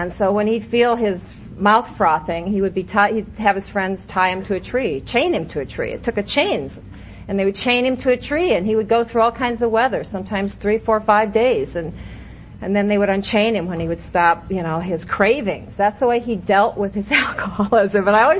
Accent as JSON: {"language": "English", "region": "Iowa", "country": "United States", "tie": "born there", "said": "I was born in Iowa, and that was my first resentment"}